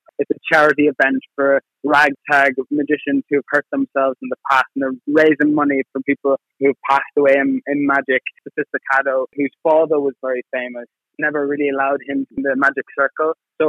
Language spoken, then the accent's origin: English; Sligo, County Sligo, Ireland; moved away; also born or lived in Australia / Asia; I'm from Sligo. I left Sligo about 10 years ago, lived in Australia, Asia